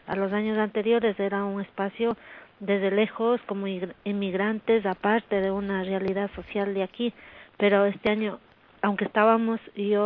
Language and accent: Spanish; Ecuador; moved away; como ecuatoriana, como emigrante aquí